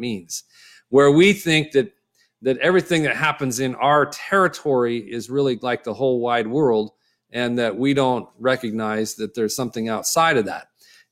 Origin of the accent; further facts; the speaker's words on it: Upland, California, United States; You may know about Upland, California, or the Ontario Airport that's right near there. And I grew up in Upland.